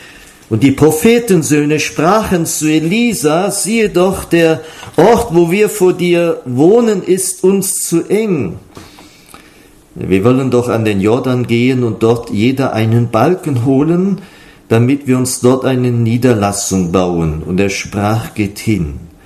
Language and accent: German; Metzingen, Baden-Württemberg, Germany; wo ich herkomme von Metzingen